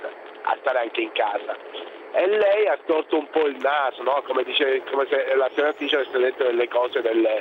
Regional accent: Sicily, Italy; now in Savio, Italy; io sono siciliano, ma da 18 anni vivo in Romagna, in un paese che si chiama Savio.

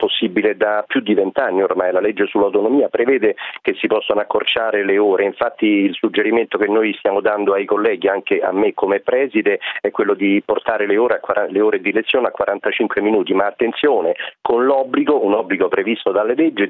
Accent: Milan, Lombardy, Italy; accent: Roman; nonostante il mio accento romano, sono milanese d'origine

